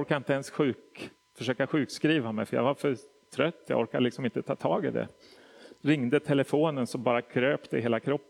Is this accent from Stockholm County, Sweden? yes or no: yes; Stockholm, Stockholm County, Sweden; och är född och uppvuxen i Stockholm. Växte inte upp i en troende familj, men kom till tro i vuxen ålder.